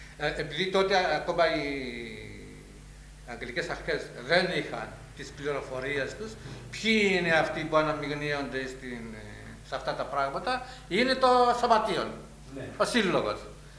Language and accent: Greek; Filia, Nicosia District, Cyprus; εναντίον αστυνομικής περιπόλου μέσα στο χωριό μου, στη Φιλιά